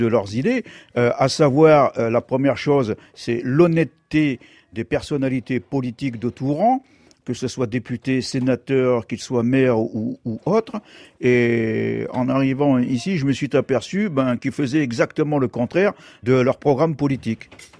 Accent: Hénin-Beaumont, Hauts-de-France, France; je suis natif de Hénin-Beaumont du Pas-de-Calais, fils de mineur de fond immigré algérien et d'une mère française cambrésienne.

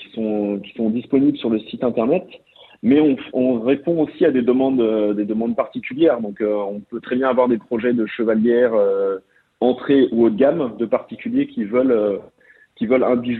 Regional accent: Quimper, Brittany, France; born there; Donc moi, je suis né à Quimper.

